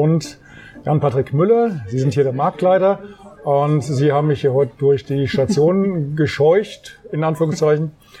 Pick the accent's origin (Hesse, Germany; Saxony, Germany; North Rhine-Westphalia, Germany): Hesse, Germany; Bad Orb; starte ich mit meinem Einsatz in einem Lebensmittelmarkt in meiner Heimatstadt Bad Orb.